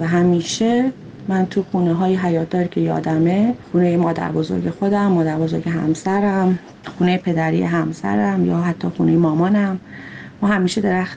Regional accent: northern Iran, Iran; من اصلیتم شمالیه.

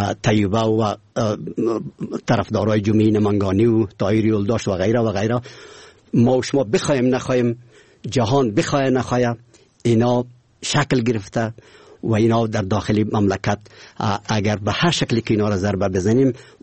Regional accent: Afghanistan; ما افغان هستیم.

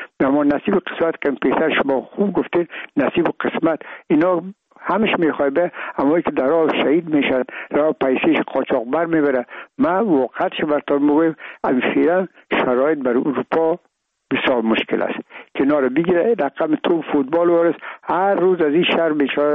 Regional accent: Afghanistan; من و بسیاریشان در این افغانستان تولد نشدن، در یک کشور دیگه بودن و میگم ما افغان هستیم

